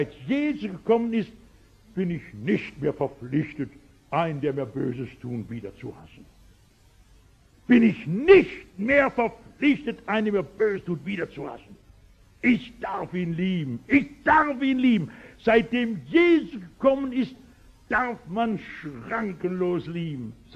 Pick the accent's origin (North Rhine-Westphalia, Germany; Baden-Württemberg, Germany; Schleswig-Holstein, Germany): North Rhine-Westphalia, Germany; Aber ich komme aus dem Ruhrgebiet und da reden wir grob